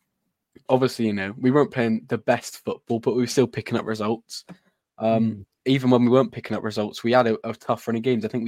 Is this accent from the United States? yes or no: no; Bristol, South West England, United Kingdom; So I'm from Bristol. Well, just outside Bristol